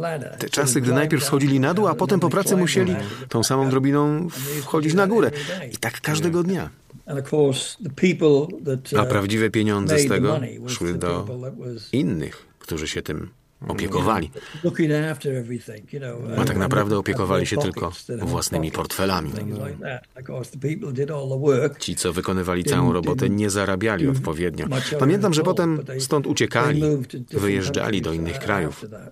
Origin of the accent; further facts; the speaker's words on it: Cardiff, Wales, United Kingdom; A ja jestem z Cardiff.